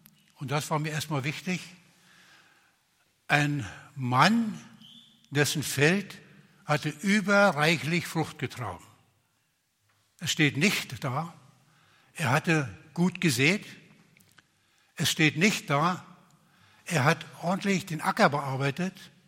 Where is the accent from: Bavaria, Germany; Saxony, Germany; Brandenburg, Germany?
Brandenburg, Germany; Bei uns in der Prignitz waren die Hocken, das waren so 20 Garben, die aufgestellt wurden, 9 in jeder Reihe und an jeder Seite eine als Abschluss.